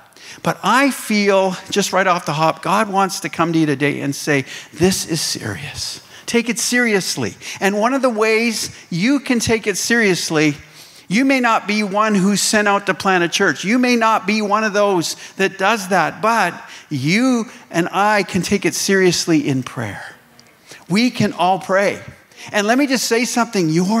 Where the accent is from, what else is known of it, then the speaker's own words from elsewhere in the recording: Canada; I say the U.S. because I'm from Canada.